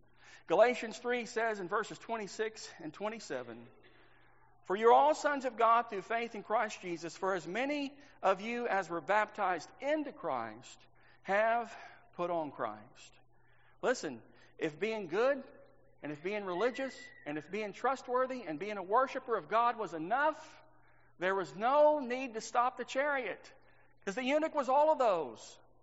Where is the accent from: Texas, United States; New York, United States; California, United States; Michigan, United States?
Texas, United States; This is stuff I grew up with in Texas.